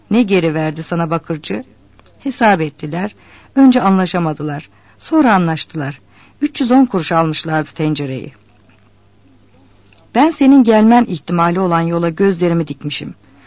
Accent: Lüleburgaz, Kırklareli, Turkey

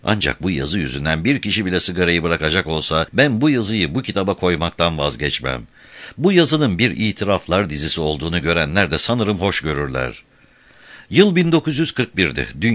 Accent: Istanbul, Turkey; born there; İşte ben o zaman İstanbul'da dünyaya geldim. Biz İstanbul'da o zamanlar bütün sokak birlikte yaşardık.

